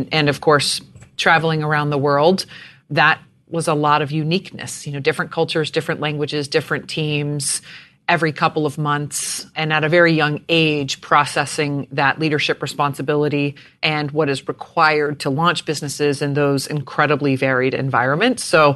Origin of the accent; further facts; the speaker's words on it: Jacksonville, Florida, United States; born there; I was born in Jacksonville, Florida. I'm the oldest of three girls. I have two younger sisters.